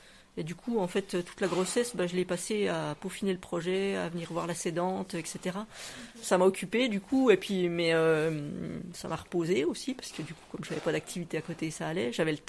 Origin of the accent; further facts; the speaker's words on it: Bourgogne-Franche-Comté, France; moi, je suis pas originaire d'ici, je suis jurassienne. Donc, toute ma famille est dans le Jura.